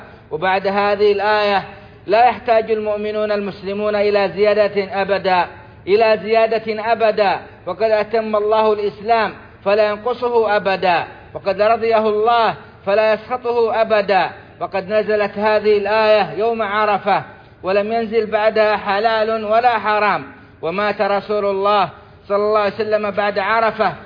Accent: Saudi Arabia

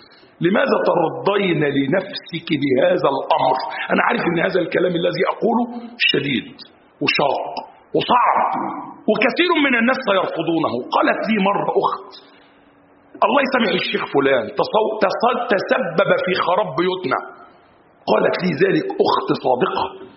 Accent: Egypt; المثل عندنا في مصر صاحب صاحبك على عيبه

